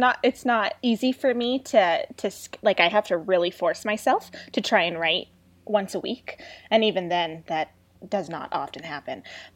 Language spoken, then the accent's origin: English; Ontario, Canada; I'm Canadian, and I'm in Ontario, and it's actually freezing here still in May.